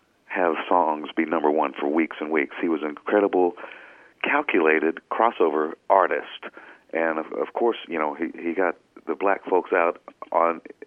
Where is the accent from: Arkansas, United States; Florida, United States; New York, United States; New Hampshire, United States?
Arkansas, United States; The family would drive through Brinkley. I'm from the Delta also.